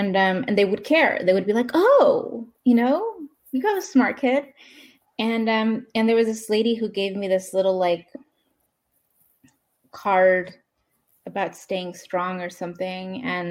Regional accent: Queens, New York, United States; My family's from Queens, you mm-hmm. know, I grew up in Queens.

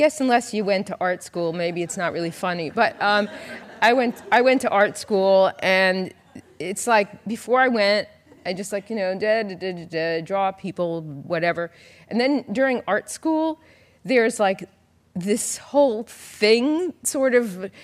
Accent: Brooklyn, New York, United States; I grew up in Brooklyn, and I still don't really understand yards, even though I have one now.

